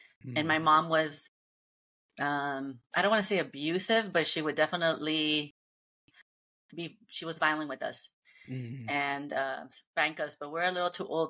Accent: Los Angeles, California, United States; I grew up in Los Angeles.

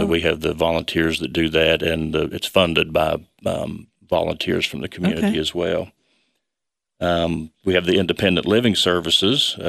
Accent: West Virginia, United States; now in Michigan, United States; Well, I'm from Southern West Virginia. I've been in Michigan for 5 years

